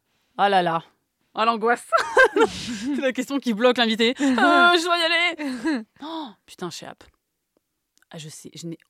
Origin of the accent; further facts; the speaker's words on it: Brittany, France; Oui, je suis bretonne aussi. On est tous bretons.